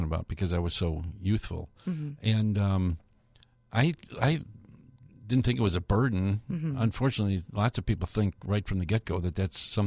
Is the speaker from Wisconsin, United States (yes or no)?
yes; Wisconsin, United States; also born or lived in Oak Park; I was born in Oak Park, but immediately moved to northern Wisconsin. My dad was a logger. We lived in a log cabin